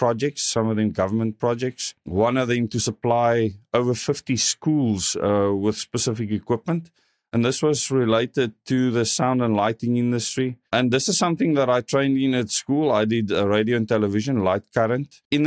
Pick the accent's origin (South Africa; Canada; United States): South Africa; Paarl, Western Cape; I was born in Paul. Went to Paul Boys, grew up in a very strict Afrikaans background. Later moved towards the Cape Town Metro, went to a technical high school